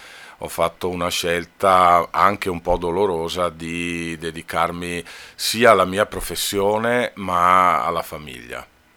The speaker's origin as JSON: {"language": "Italian", "town": "Feltre", "region": "Veneto", "country": "Italy", "tie": "born there", "said": "Io sono nato a Feltre."}